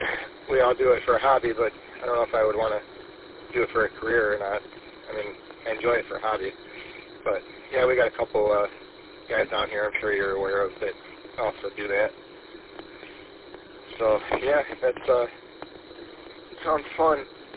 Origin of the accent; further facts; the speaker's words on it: Michigan, United States; I'm from Southeast Michigan. I'll be up your way next week.